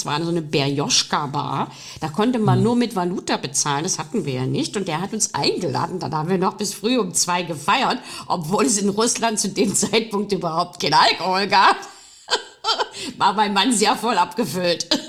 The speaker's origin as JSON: {"language": "German", "country": "Belarus"}